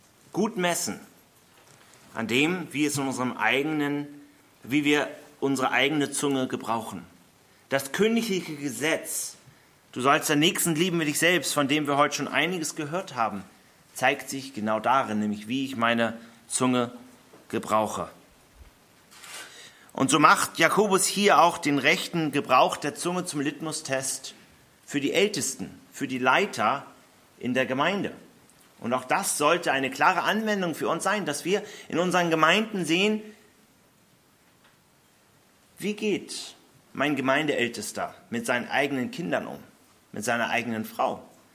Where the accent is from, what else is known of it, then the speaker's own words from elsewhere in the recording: Hamburg, Germany; Ich glaube, es sind einige Hamburger hier unter uns. Ich bin ein stolzer Hamburger.